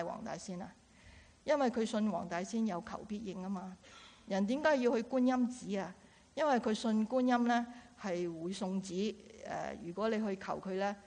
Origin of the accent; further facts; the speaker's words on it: Guangdong, China; 我们广东人有个有俗语说，入屋就叫人